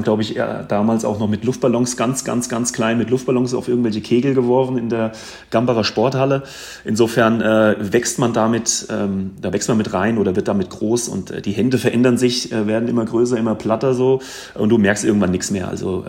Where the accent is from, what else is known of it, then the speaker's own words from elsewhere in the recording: Giessen, Hesse, Germany; born there; Ich bin in Gießen geboren.